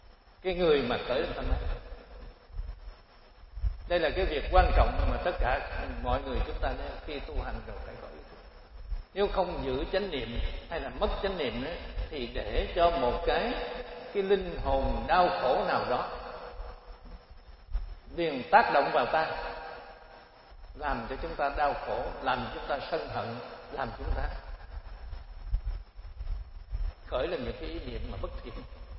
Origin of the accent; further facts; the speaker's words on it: Cu Chi, Ho Chi Minh City, Vietnam; Tại vì tôi tu ở chùa Ấn Quang, nhưng mà tôi xuất thân từ Củ Chi, cho nên quê Củ Chi tôi là phải có tới 99% làm cách mạng hết. Tại vì tôi ở Củ Chi